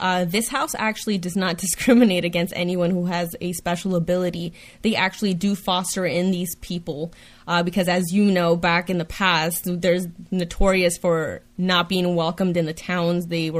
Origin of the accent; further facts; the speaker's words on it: Hartford, Connecticut, United States; Well, I am from Hartford, Connecticut.